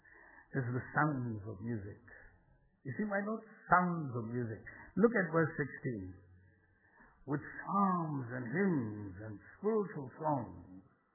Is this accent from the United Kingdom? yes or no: yes; United Kingdom; I come from British, so I can't help it.